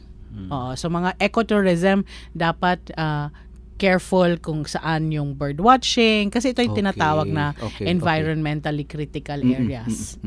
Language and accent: Tagalog; Visayas, Philippines; Tagalog is a second language; Ang galing ko mag-Tagalog, no? Parang hindi ako Bisaya .